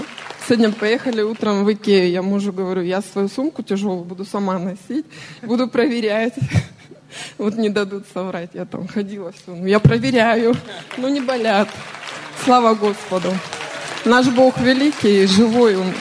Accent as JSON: {"language": "Russian", "town": "Barnaul", "region": "Altai Krai", "country": "Russia", "said": "Я из Барнаула"}